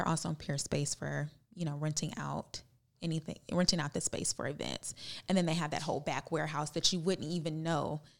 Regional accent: Detroit, Michigan, United States; I'm from Detroit. And so I saw family members who worked for the plants, the car plants for years and years and years.

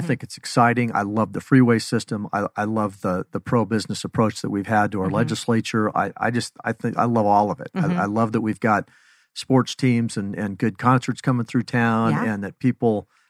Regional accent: Phoenix, Arizona, United States; Grew up at North Central Phoenix, Central and Glendale, and went to Central High

